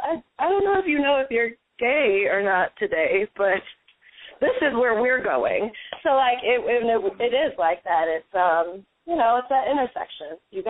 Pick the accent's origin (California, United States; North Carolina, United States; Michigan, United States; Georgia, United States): Michigan, United States; Detroit; I have 100 jobs because I am from Detroit and that's just how I roll.